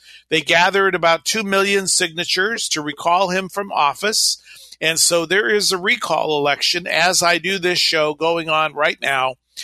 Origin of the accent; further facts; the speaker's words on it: Los Angeles, California, United States; now in Reno, United States; I grew up in Los Angeles. I know the city very well. Taught in the inner city of LA, worked my way through school in Beverly Hills, grew up in North Hollywood.